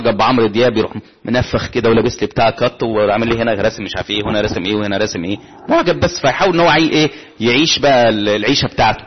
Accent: Shubra, Cairo Governorate, Egypt; اقول طب انا من شبرا انت منين من شبرا

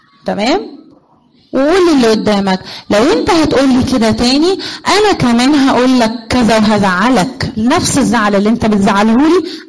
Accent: Egypt; بصوا يا جماعه احنا السواقه عندنا في مصر صعبه قوي صراحه.

